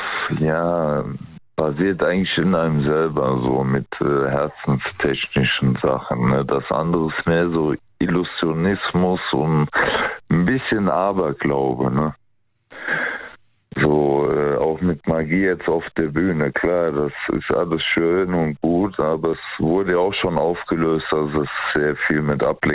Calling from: Aachen, North Rhine-Westphalia, Germany; Ich komme aus Aachen.

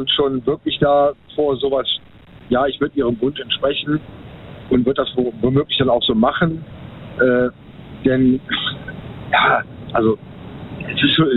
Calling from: Mönchengladbach, North Rhine-Westphalia, Germany; so Richtung Mönchengladbach.

